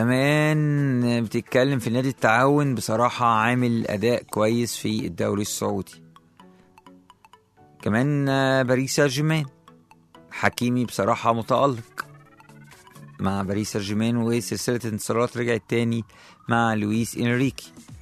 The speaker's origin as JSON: {"language": "Arabic", "country": "Egypt", "said": "فريقنا بقى اللي احنا بنشجعه كلنا كمصريين، فريق ليفربول"}